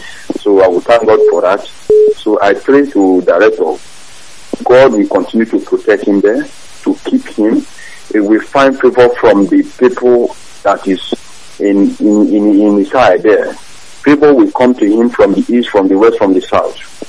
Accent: Amai, Delta, Nigeria; I'm calling from Igbocha. And I hail from Amai in Delta State.

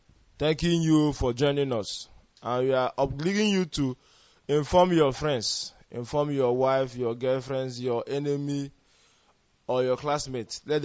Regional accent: Eziago, Enugu State, Nigeria; I still remember my humble self … I'm from Eziago in Enugu State.

